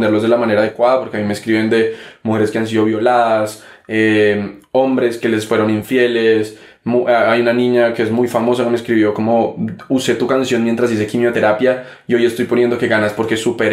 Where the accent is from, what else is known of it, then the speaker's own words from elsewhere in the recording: Ibagué, Tolima, Colombia; Yo soy de Colombia, de Ibagué